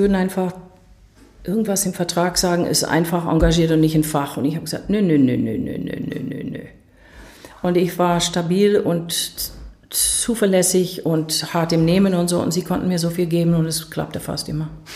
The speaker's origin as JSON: {"language": "German", "country": "United States", "second_language": "German", "said": "Weil ich komme aus USA, wir hatten kein Geld."}